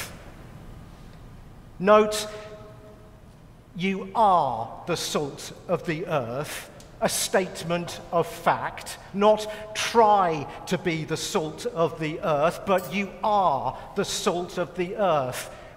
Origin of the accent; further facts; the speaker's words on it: United Kingdom; But I'm British, and without salt, I don't know what I'd do.